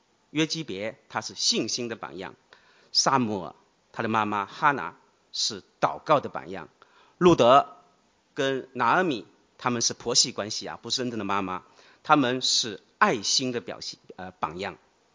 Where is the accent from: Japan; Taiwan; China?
China; Wenzhou, Zhejiang; 小时候我在温州长大，温州这个地方虽然有个温字，但冬天它并不温暖啊。冬天也像上海、杭州这些江南的地方一样，它其实是很冷的。